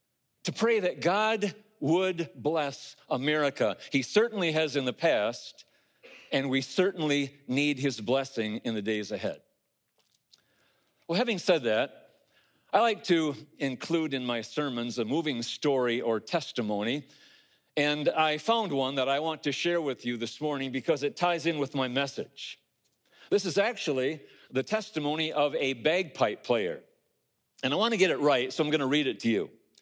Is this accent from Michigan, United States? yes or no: yes; Michigan, United States; northern Michigan in the Marion-McBain area, where some of you, I'm sure, either have roots or relatives. I grew up in the Highland Christian Reformed Church